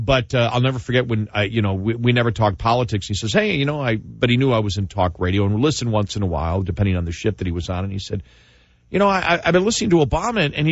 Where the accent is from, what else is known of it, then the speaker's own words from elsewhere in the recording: New York, United States; We're from Queens. We mess with people.